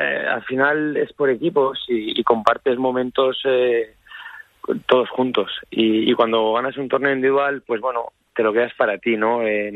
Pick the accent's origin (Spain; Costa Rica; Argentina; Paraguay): Spain; yo creo que es un tema también de cómo somos los españoles, de competitivos, vaya.